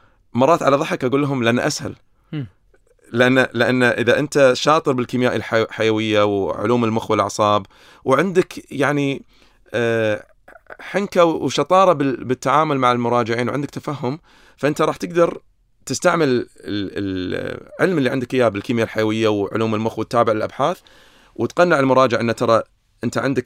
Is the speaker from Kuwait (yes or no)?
yes; Kuwait; ولما رديت الكويت كنت هم أنا غريب، لأن أنا كويتي بس ما أتكلم كويتي عدل